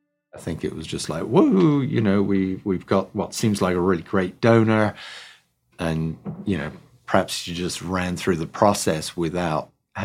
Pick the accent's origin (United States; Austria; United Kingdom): United Kingdom; England; I grew up in England, rural community, on a dairy farm